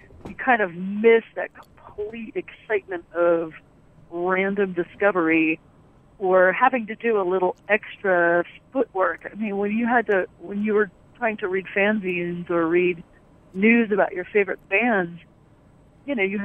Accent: New York, United States; I grew up in the suburbs. I grew up in Westchester County.

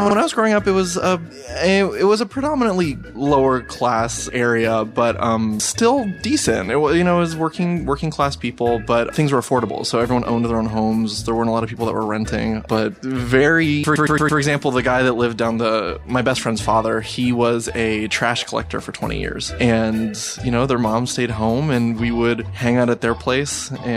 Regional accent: Cutler Bay, Florida, United States; I grew up in South Miami. It's now called Cutler Bay, but at the time it was Cutler Ridge.

